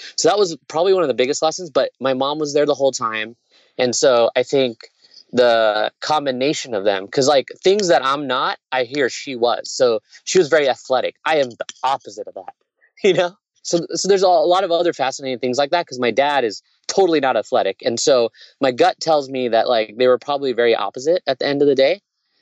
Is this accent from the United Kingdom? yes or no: no; Zambia; born there; So basically I was born in Africa because my parents, my mom and my dad were both physicians.